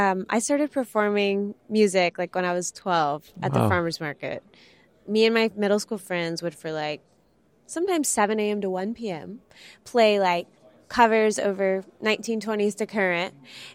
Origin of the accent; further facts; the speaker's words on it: Arkansas, United States; the support from my home state. I mean, even with like the Arkansas Arts Council and their support